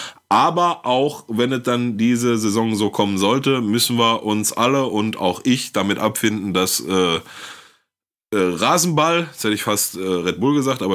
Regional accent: Gelsenkirchen, North Rhine-Westphalia, Germany; hier in Gelsenkirchen meinen Heimat- oder Jugendverein TuS Rothausen

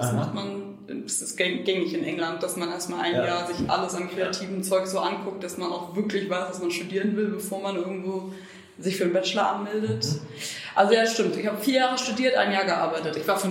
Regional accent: Hamburg, Germany; Nee, ich bin Hamburgerin. Aber mein Daddy kommt aus Schottland.

